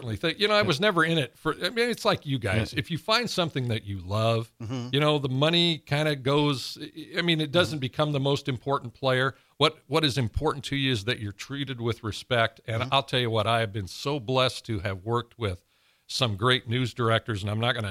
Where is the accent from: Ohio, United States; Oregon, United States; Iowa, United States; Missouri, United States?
Ohio, United States; Columbus; Bob Taylor was the big weather guy with Mel when we were growing up in Columbus and stuff.